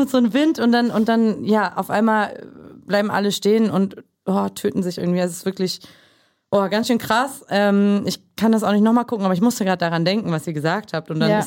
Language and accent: German; Germany; also born or lived in Mexico / Croatia; Ja. Ja, also ich bin dreisprachig aufgewachsen. Mutter kroatisch, Vater aus Mexiko, in Deutschland aufgewachsen. Also das war dann die dritte Sprache.